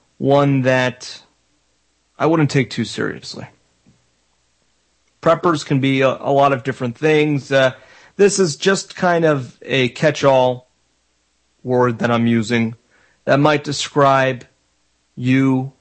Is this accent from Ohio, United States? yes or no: no; Florida, United States; I grew up in South Florida. My parents are New Yorkers.